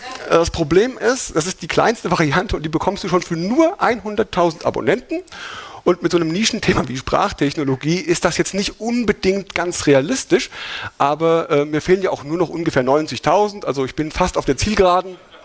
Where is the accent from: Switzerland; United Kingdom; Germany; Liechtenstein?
Germany; Hesse; accent: Hessian; ich komme aus Hessen.